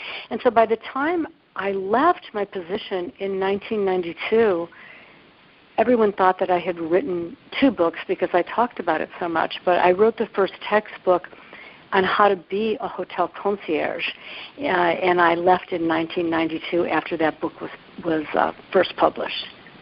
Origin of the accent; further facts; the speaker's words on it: Cleveland, Ohio, United States; accent: Midwest; I'm from Cleveland, Ohio, and if I don't know, we'll see if my Midwest accent comes out in this.